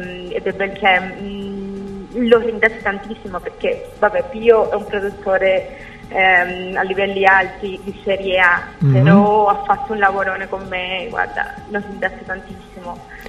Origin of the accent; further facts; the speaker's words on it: Cuba; accent: Latin, Cuban; Italian is a second language; now in Italy; Beh, io sono cubana, mm-hmm. Vivo in Italia da sei anni, mm-hmm. Ho sempre cantato in spagnolo e un anno fa ho deciso di cominciare a cantare in italiano